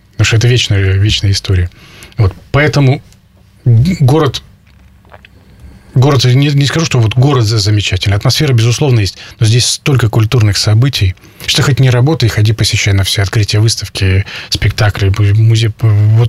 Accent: Arkhangelsk, Arkhangelsk Oblast, Russia; потому что я сам из Архангельска, вырос и родился в Архангельске, здесь близко.

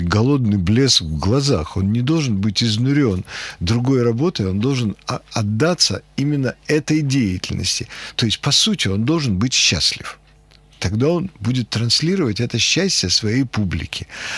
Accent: Moscow, Russia; moved away as an adult; Я стеснялся, что я из Москвы.

